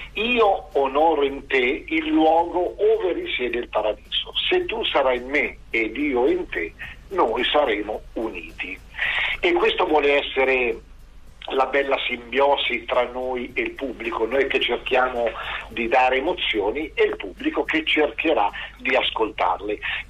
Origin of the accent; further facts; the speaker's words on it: Perugia, Umbria, Italy; sono perugino